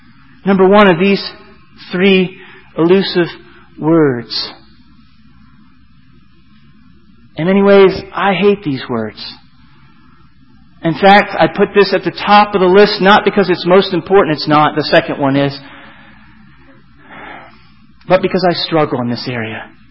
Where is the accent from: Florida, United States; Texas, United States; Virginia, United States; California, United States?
Florida, United States; But growing up in Florida, you should have seen the hues of the orange, red, and purple that God sketched on the skies.